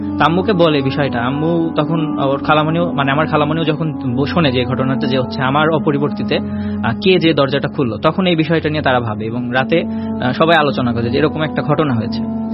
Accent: Khulna, Khulna Division, Bangladesh; তবে আমাদের দেশের বাড়ি যেহেতু খুলনা

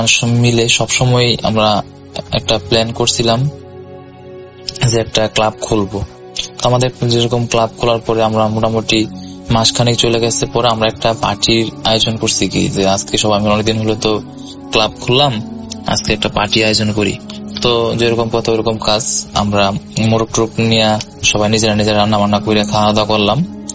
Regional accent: Abdullahpur, Dhaka Division, Bangladesh; now in Narsingdi, Bangladesh; নরসিংদীতে থাকি, কিন্তু ঘটনাটা ঘটেছে আমার গ্রামে। আমার গ্রামের বাড়ি কিশোরগঞ্জ জেলা অষ্টগ্রাম থানা আবদুল্লাহপুর গ্রামে।

